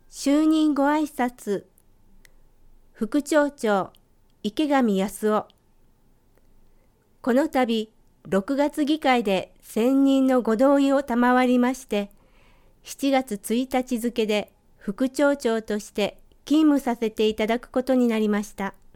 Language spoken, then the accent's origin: Japanese; Osaka, Japan; 私は大阪生まれの大阪育ちで29歳独身です。